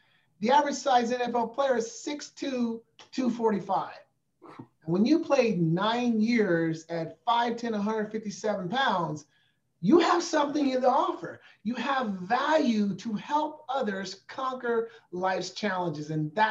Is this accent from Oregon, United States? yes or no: yes; Portland, Oregon, United States; I was raised in Northeast Portland, you know, in Oregon. We struggled growing up.